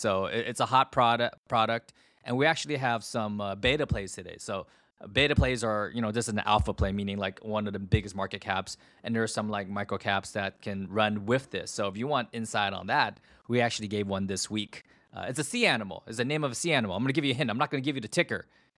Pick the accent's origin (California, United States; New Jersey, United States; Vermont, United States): California, United States; San Francisco; Tom Brady he opened up a card shop in my hometown. Card Vault down in San Francisco